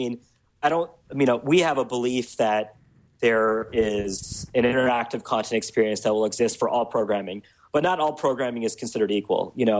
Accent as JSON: {"language": "English", "town": "Chicago", "region": "Illinois", "country": "United States", "tie": "born there", "also_born_or_lived": "Saudi Arabia", "said": "I was born in Chicago, and lived in Saudi Arabia, where there's literally nothing to do."}